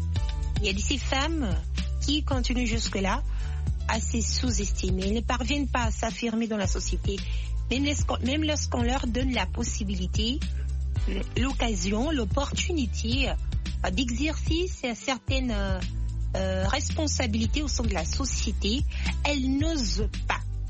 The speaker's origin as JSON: {"language": "French", "country": "DR Congo", "said": "ici chez nous à RDC"}